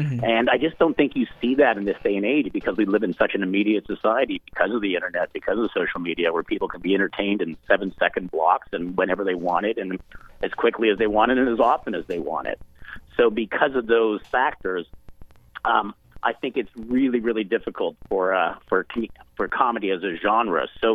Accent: Canada; accent: Canadian; Even with my Canadian accent, hopefully y'all got the house, H-O-U-S-E, not hoose

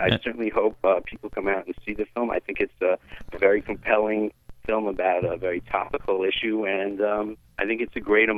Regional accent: California, United States; I'm from California, where you know, medical marijuana has been legalized.

